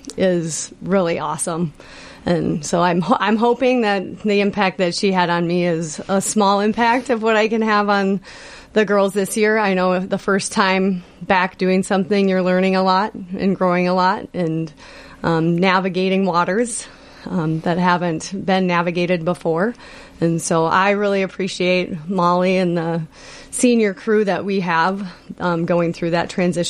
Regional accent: Owatonna, Minnesota, United States; I would say I grew up in Owatonna and did my high school swimming there.

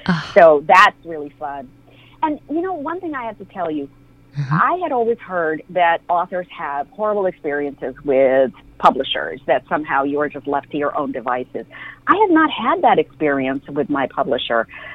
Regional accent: United States; I would have said, no, you know, I'm largely American. I have been mm-hmm. raised here.

